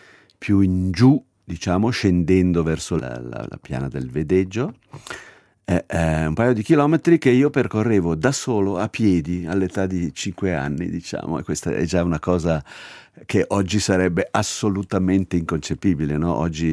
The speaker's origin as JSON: {"language": "Italian", "town": "Figino", "region": "Ticino", "country": "Switzerland", "tie": "born or raised there", "also_born_or_lived": "Lugano", "said": "Sono nato nel 1958 a Lugano e ho vissuto i primi anni della mia vita in una casa in riva al lago a Figino. Quindi Figino era un posto, all'epoca era l'aperta campagna, diciamo."}